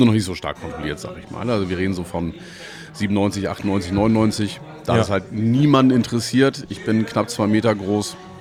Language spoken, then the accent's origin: German; Hamburg, Germany; Ich bin eigentlich, ich sag mal, recht behütet aufgewachsen am Vorort von Hamburg.